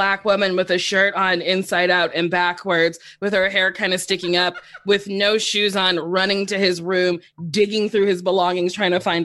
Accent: New Jersey, United States

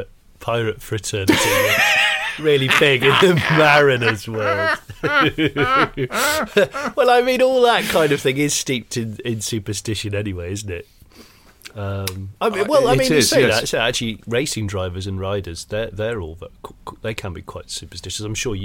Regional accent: South West England, United Kingdom; Yeah, I grew up in the West Country.

